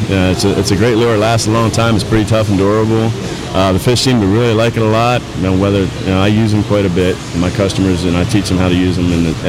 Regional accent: Newark, Delaware, United States; moved away; Actually, I'm from Delaware originally. I moved here about 8.5 years ago.

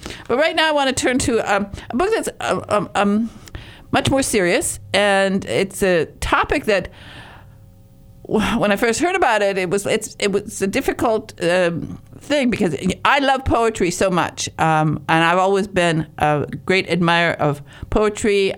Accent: Michigan, United States; I'm from Michigan, so yeah. I'm more aware of people of Michigan and Minnesota than the average person

